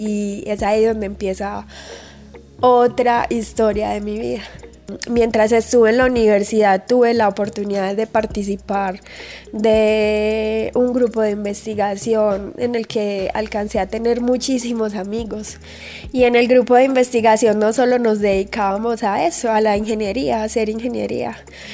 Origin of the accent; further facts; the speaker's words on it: Medellín, Antioquia, Colombia; Yo soy de Medellín. Crecí en Medellín al lado de mi familia, un hermano y una hermana, papá y mamá.